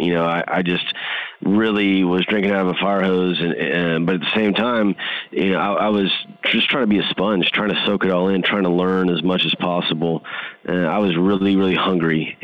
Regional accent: Houston, Texas, United States; I was offered a full-time position in my hometown of Houston, Texas, that I just couldn't turn down.

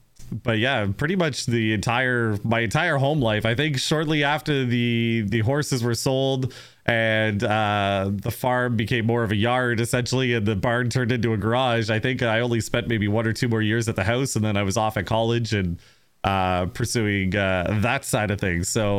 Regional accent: Pendleton, Ontario, Canada; So I grew up in a little town in Ontario called Pendleton, a little tiny town on a horse farm.

